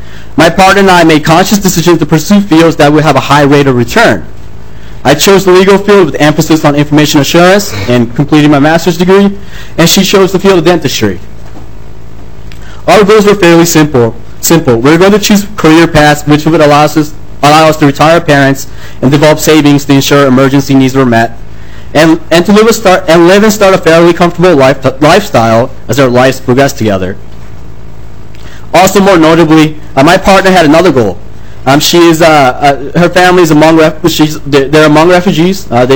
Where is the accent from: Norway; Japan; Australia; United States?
Japan; born there; English is a second language; completed their PhDs in Japan, and I was born in Japan. I speak three languages. I speak Japanese, I speak Sinhalese, and English is my last language.